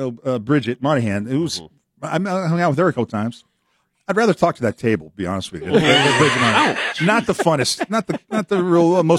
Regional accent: Carlsbad, California, United States; Yeah, just I was from Carlsbad, just a couple hours south of there.

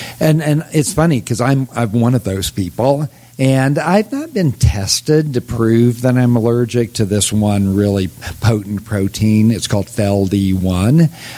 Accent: Oklahoma, United States; also born or lived in Kansas; Now, I'm a kid from Oklahoma and Kansas, and we had cats, and I liked the cats, but they were kind of outdoor cats.

